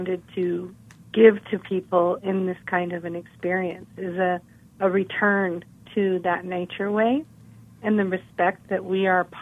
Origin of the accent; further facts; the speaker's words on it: Carbondale, Colorado, United States; I grew up in Carbondale, and people would know me as